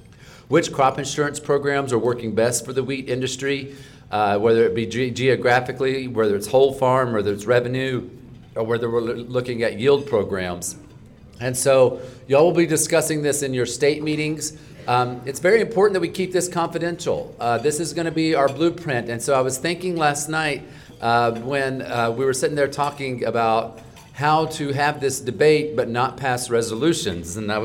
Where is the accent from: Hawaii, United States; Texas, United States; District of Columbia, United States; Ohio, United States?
Texas, United States; now in Washington, United States; First of all, I'm from Texas. I live in Washington, D.C.